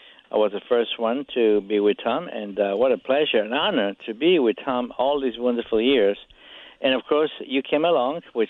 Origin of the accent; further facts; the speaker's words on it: Parma, Emilia-Romagna, Italy; Yeah, I come from Parma, and it's wonderful, wonderful prosciutto.